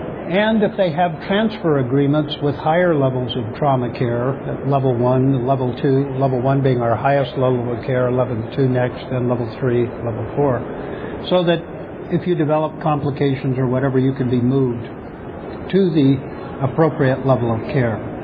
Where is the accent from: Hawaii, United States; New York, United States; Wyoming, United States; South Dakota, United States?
Wyoming, United States; I grew up in Wyoming, and I talked about growing up in a very small town in Wyoming